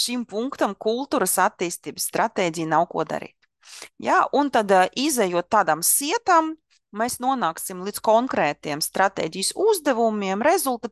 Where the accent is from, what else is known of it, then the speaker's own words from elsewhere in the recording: Riga, Latvia; kurus es kā rīdzinieks nemaz nezinu, kad ir tādas vietas